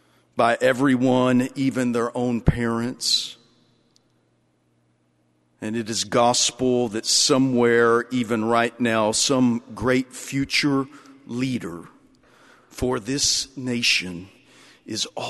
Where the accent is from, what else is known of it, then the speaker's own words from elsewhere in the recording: Lubbock, Texas, United States; I'm from Lubbock. You know, we say that all of our trees are right where we want them to be because we had to plant them.